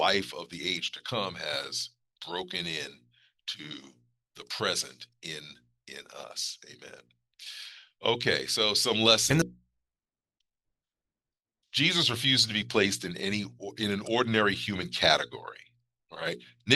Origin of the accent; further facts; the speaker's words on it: the North, United States; having been born and raised in the North, never really visiting the South, I never actually experienced Jim Crow during those early years of my life